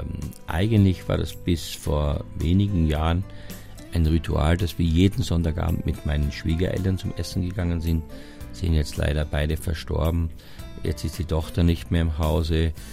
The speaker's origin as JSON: {"language": "German", "region": "Styria", "country": "Austria", "said": "ich komme aus der Oststeiermark"}